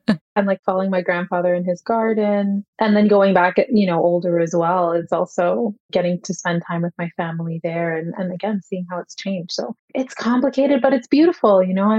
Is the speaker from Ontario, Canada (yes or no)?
yes; Toronto, Ontario, Canada; also born or lived in Peru; Well, this is my hometown. It's nice for me to be here again.